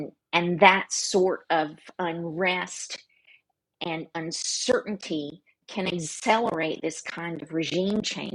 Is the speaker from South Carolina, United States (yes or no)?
yes; South Carolina, United States; I'm from South Carolina. I spent my whole life in the South. And so I grew up in the buckle of the Bible Belt in a moral majority era Christian nationalist Baptist church in a small town in South Carolina.